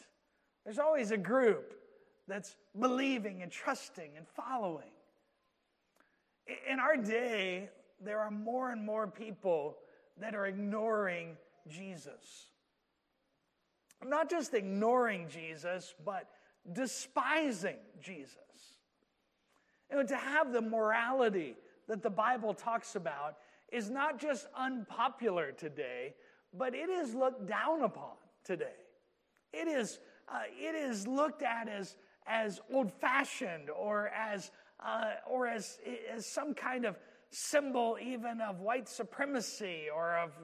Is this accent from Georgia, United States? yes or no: yes; Georgia, United States; You know, I grew up in Georgia, and in Georgia, as I was growing up, most people went to church.